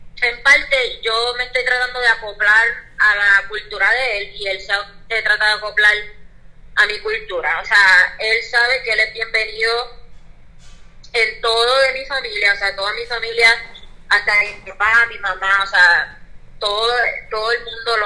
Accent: Puerto Rico; nosotros, como puertorriqueños o americanos, whatever

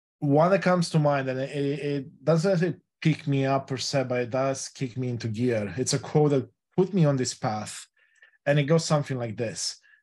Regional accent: Romania; first language Romanian; English is a second language; I speak Romanian, which is my native language, and a bit of Spanish as well.

